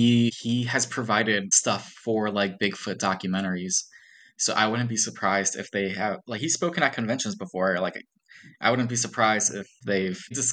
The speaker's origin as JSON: {"language": "English", "country": "United States", "said": "You know, we're American."}